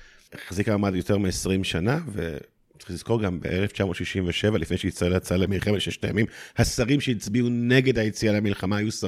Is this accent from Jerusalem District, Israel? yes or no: yes; Jerusalem, Jerusalem District, Israel; ואני זוכר את זה בתור ילד ירושלמי